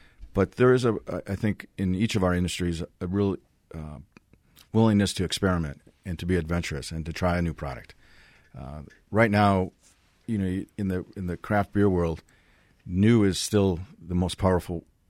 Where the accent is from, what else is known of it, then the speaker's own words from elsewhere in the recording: Milwaukee, Wisconsin, United States; I was growing up in Milwaukee, and in the smaller-sized breweries in those days